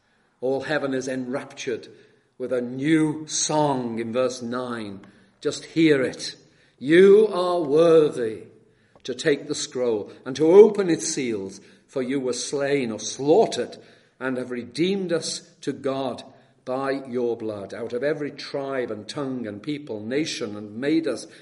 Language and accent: English; United Kingdom; And look back here at home, as British, we tend to have either a bulldog or, for the English, a lion.